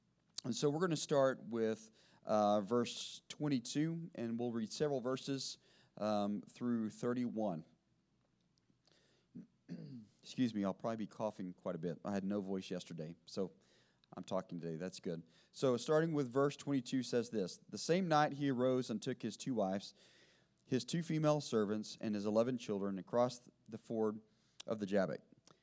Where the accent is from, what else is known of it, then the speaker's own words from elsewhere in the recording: Oklahoma, United States; also born or lived in Texas; now in North Augusta, United States; I grew up in Oklahoma, went to college in Texas, stayed in Texas. I work in Georgia, and we live in South Carolina.